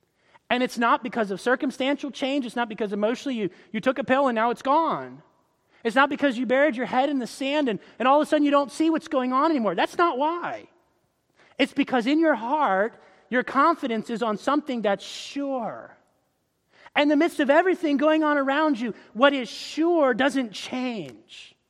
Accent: Florida, United States; born or raised there

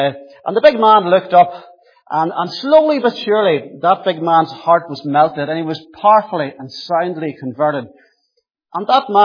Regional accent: Northern Ireland, United Kingdom; I was born and brought up in a farming family outside Ocker, County Tyrone, so I'm way up from Tyrone there.

